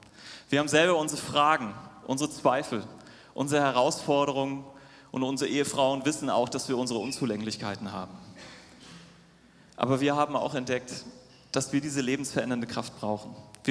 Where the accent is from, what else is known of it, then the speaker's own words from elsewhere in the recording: Cologne, North Rhine-Westphalia, Germany; Was vielleicht noch nicht alle hier wissen, ich bin gebürtiger Kölner.